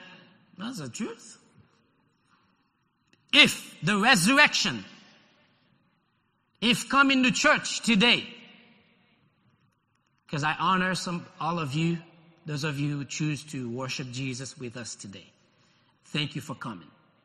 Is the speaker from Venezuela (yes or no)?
no; Haiti; because growing up in Haiti, they told me you can never play with your shadow.